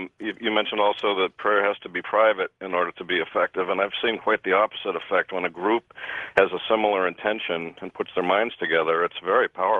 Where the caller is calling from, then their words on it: Cohasset, Massachusetts, United States; I'm from Cohasset, Massachusetts.